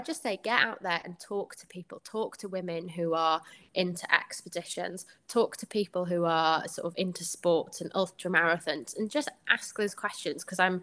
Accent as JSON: {"language": "English", "region": "Wales", "country": "United Kingdom", "first_language": "Welsh", "second_language": "English", "said": "so my first language is Welsh. I speak Welsh to all my family."}